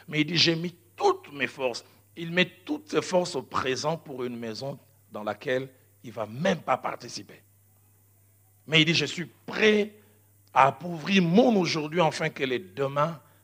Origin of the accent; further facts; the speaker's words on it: Kinshasa, DR Congo; Tout petit, je les voyais venir chez nous à Bandal.